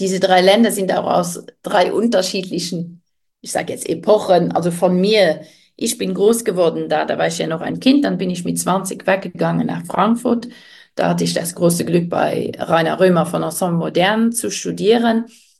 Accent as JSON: {"language": "German", "country": "Luxembourg", "tie": "born there", "moved": "yes", "said": "Ich bin ja gebürtige Luxemburgerin, lebe zwar schon die Hälfte meines Lebens nicht mehr hier"}